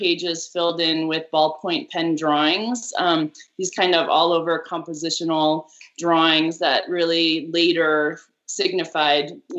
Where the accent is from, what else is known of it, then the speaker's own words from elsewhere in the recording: Evanston, Illinois, United States; my first studio was in the basement of my childhood home growing up in Evanston, Illinois